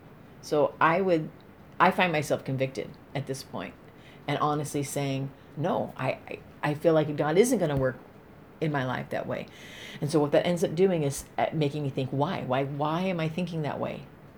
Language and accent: English; California, United States; I'm concerned about where we're going in America, in California, right here in my hometown.